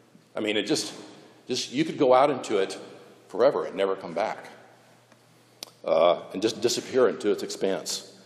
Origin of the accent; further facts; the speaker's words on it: Atlanta, Georgia, United States; Now, growing up in Atlanta, the sky is always interrupted by the trees.